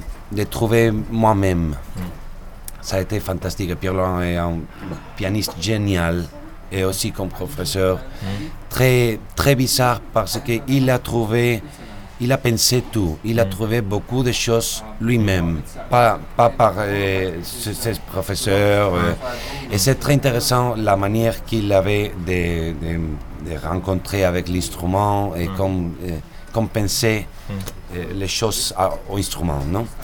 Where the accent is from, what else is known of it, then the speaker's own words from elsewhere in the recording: Spain; French is a second language; Je ne suis pas russe, je suis espagnol. Et à l'Espagne, nous n'avons pas une grande école pianistique.